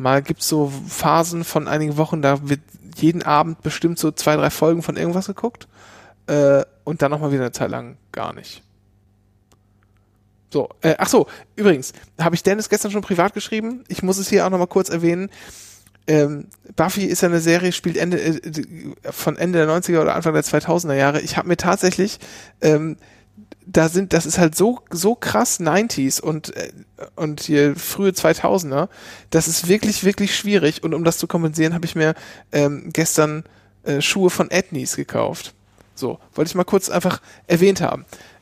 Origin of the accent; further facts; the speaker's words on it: Lower Saxony, Germany; in meinem Heimatdorf in Ostfriesland